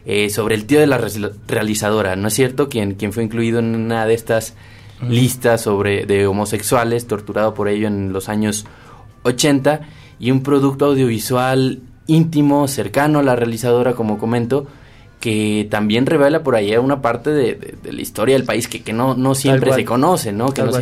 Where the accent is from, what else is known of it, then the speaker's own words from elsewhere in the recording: Mexico; y esto también lo digo como mexicano